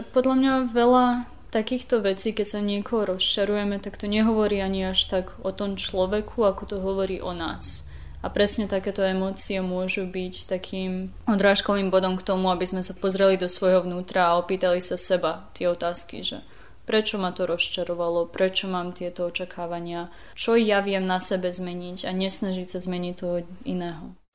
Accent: Bački Petrovec, Vojvodina, Serbia; Aj tým, že som z Petrovca

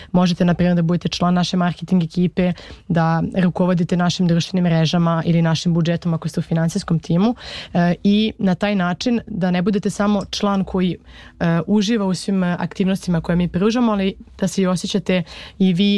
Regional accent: Serbia; now in France; Pogotovo mi iz Srbije uvek volimo da pitamo jedne druge, a odakle si, i da vidimo da li imamo neke zajedničke prijatelje i poznanike. Tako da kada sam se preselila u Francusku

